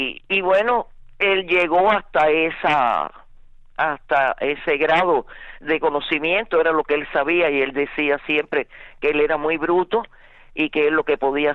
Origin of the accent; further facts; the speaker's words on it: Cuba; Yo nací en Cuba en el 1942, el 3 de diciembre. Y bueno, he realizado toda mi vida en Cuba.